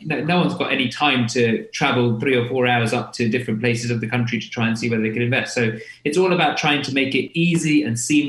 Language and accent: English; London, United Kingdom; you can tell from my accent that I'm not from the North. I'm from London myself.